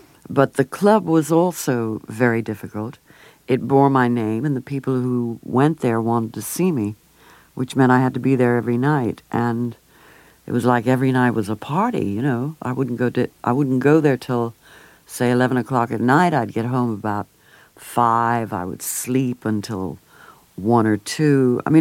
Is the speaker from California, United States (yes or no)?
yes; Beverly Hills, California, United States; and I was raised in Beverly Hills in L.A.